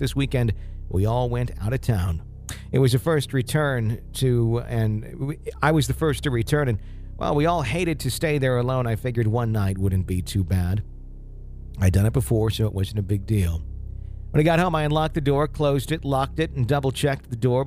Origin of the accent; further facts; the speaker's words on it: Fond du Lac, Wisconsin, United States; Fond du Lac, Wisconsin. That's my hometown.